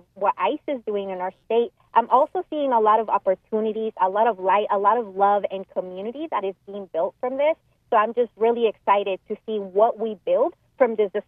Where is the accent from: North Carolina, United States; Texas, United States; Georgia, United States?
North Carolina, United States; So I'm from the Triangle.